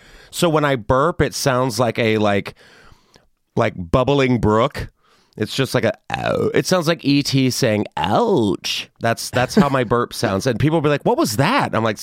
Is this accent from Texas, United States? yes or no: yes; Texas, United States; I loved a pinata party growing up in Texas.